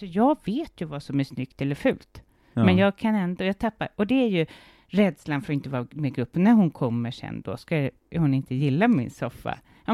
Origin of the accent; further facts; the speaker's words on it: Sweden; nej men hemma i Sverige, där är det så otroligt viktigt att vi, att det är snyggt hemma.